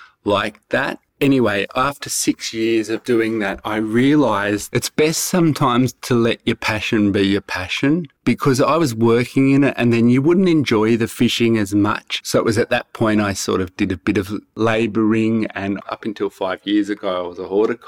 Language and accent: English; Perisher Valley, New South Wales, Australia; I grew up in the Snowy Mountains in Perisher Valley in a ski resort.